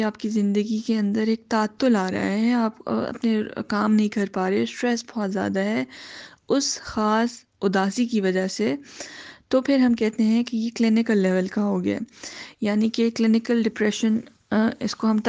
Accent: Pakistan; now in Melbourne, Australia; میں پاکستان سے تعلق رکھتی ہوں اور اب یہاں پہ میلبرن میں رہتی ہوں، میلبرن میں سیٹلڈ ہوں الحمدللہ، ایک چھوٹی سی فیملی ہے۔

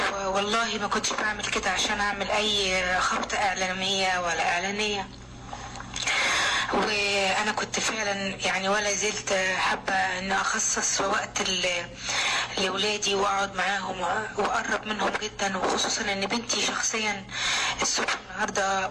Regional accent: Egypt; في بلدي مصر

